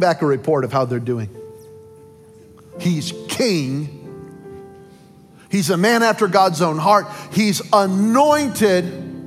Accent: Belen, New Mexico, United States; I'm from Belen, New Mexico

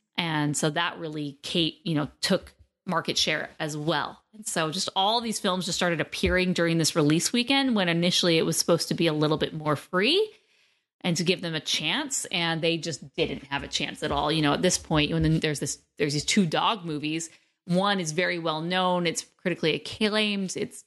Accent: United States; Because I'm American, obviously, and I love American history

